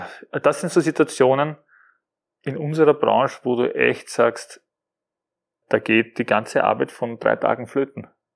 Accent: Austria; Aber das kennt man nur bei uns in Österreich.

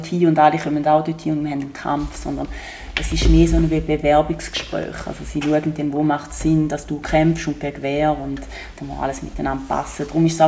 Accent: Switzerland; ich bin Schweizerin. Wir sind eher ruhig und zurückhaltend.

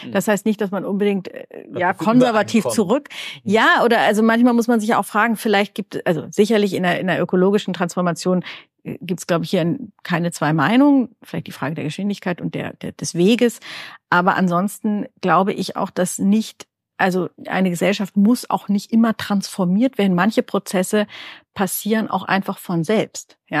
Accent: western Germany, Germany; Das, glaube ich, muss man einfach vorab mal sagen als Westdeutscher.

